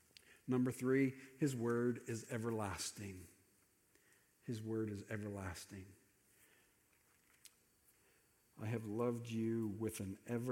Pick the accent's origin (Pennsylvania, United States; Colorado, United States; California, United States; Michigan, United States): Pennsylvania, United States; I grew up in Pennsylvania where they put salt on the roads every winter